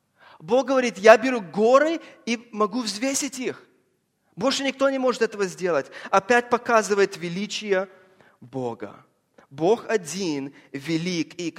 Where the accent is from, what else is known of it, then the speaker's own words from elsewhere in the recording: Los Angeles, California, United States; Я вырос в Лос-Анджелесе около океана и люблю океан.